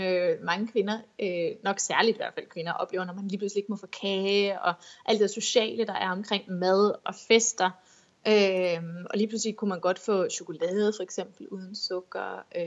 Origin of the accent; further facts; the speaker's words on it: Varde, Region of Southern Denmark, Denmark; now in Copenhagen, Denmark; Jeg kommer oprindeligt fra Varde, og sådan eksil københavner. Varde i Jylland.